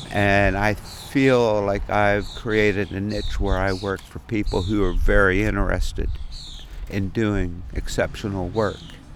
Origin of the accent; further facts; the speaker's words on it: Pennsylvania, United States; And growing up in South Central Pennsylvania, stone walls are everywhere, stone structure, buildings, farms, farm buildings.